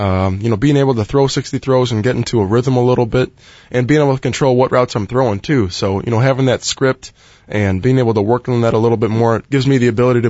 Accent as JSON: {"language": "English", "town": "Chicago", "region": "Illinois", "country": "United States", "tie": "born or raised there", "said": "growing up in Chicago and admiring Brett Favre with the Packers"}